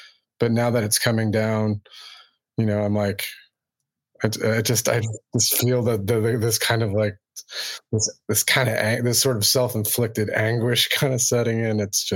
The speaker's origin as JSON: {"language": "English", "country": "United States", "said": "I'm an American musician currently residing in Massachusetts, Greenfield, Massachusetts."}